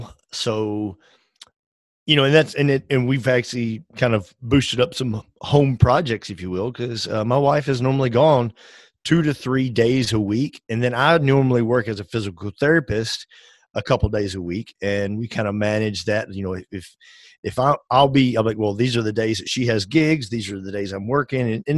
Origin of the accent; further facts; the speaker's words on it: Tennessee, United States; We're both from Tennessee. We just like, we'll go to Nashville and settled in there.